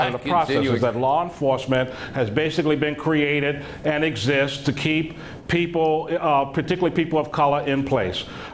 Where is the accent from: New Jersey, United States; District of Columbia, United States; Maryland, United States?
Maryland, United States; Baltimore; I knew growing up in Baltimore when I saw the disparities that operated.